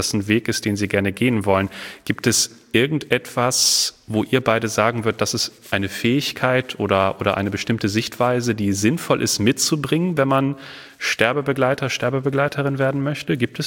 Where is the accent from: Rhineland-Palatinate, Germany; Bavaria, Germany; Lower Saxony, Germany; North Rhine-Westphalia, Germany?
North Rhine-Westphalia, Germany; Bielefeld; Ja, ich komme nämlich auch aus Bielefeld tatsächlich.